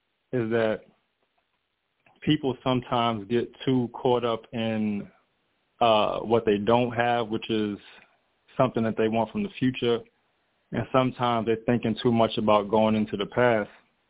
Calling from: Atlanta, Georgia, United States; I'm calling from Atlanta, Georgia.

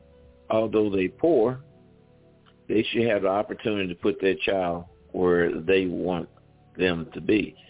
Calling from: Midwest, United States; I'm calling from the Midwest.

